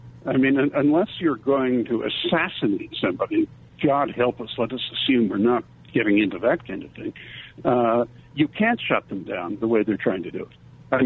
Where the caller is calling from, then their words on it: Canada; Sebastian, I'm speaking from Canada, which is, of course, not far away, but it is a foreign country.